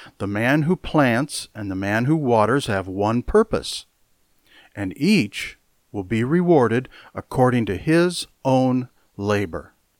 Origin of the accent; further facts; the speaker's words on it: Marshalltown, Iowa, United States; When I was a little boy growing up in Marshalltown, Iowa, the official name of our church was Baptist Temple, with that name emblazoned over its entrance.